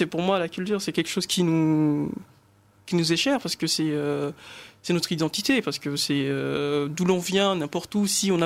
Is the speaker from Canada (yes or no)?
no; Mayotte; Bah, moi, pour ma part, c'est, je viens de Mayotte.